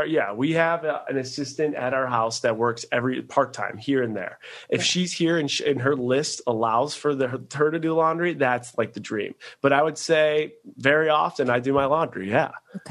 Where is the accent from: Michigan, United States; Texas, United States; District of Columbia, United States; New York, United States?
New York, United States; Buffalo; Well, I grew up in Buffalo, right? So I could throw a football and I would be into Ontario.